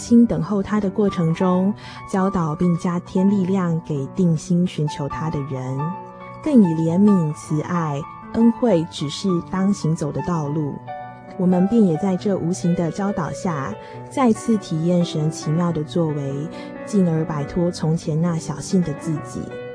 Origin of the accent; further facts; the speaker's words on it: Chiayi, Taiwan; 我是来自嘉义的